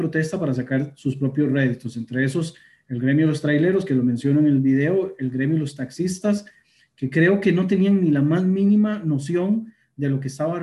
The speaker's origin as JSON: {"language": "Spanish", "country": "Costa Rica", "said": "yo soy egresado del Liceo de Costa Rica"}